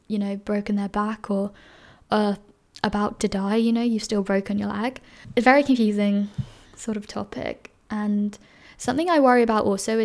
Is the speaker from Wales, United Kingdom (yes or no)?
no; London, United Kingdom; what I had experienced like growing up in London and my life in London.